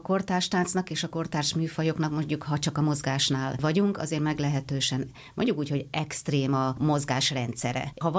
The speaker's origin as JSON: {"language": "Hungarian", "region": "Pest", "country": "Hungary", "said": "én kb. 37 kilométerre Budapesttől onnan származom, nem egy nagy távolság"}